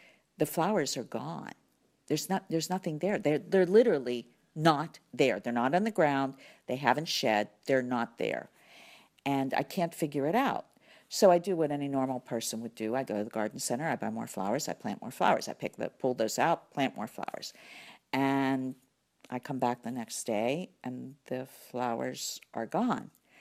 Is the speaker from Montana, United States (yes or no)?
no; Pittsburgh, Pennsylvania, United States; now in Florida, United States; I'm from Pittsburgh, Pennsylvania. So I plant all the flowers that work in Pittsburgh, Pennsylvania.